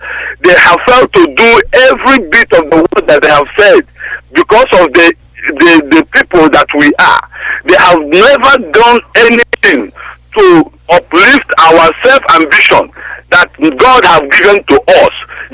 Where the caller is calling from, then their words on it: Dublin, Leinster, Ireland; I'm calling from Dublin, Ireland.